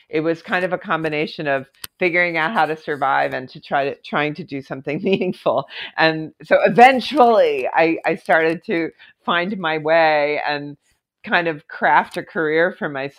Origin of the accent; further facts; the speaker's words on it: Philadelphia, Pennsylvania, United States; also born or lived in Colorado; now in New York, United States; But I had always come to New York as a kid because I grew up in Philadelphia. And so I had a certain familiarity with it. And honestly, I was living in Colorado